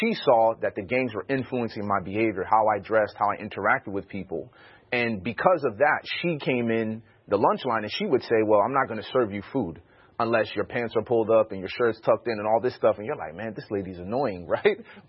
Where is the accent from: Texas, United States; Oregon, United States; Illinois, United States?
Illinois, United States; Chicago; when I was growing up in Chicago and you had the influence of gangs and this driving your mentality